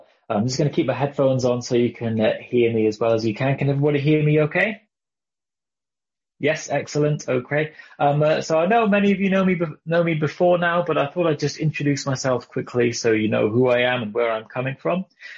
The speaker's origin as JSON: {"language": "English", "region": "South West England", "country": "United Kingdom", "tie": "born or raised there", "said": "And my parents were also dairy farmers in Dorset. So I was raised on a farm."}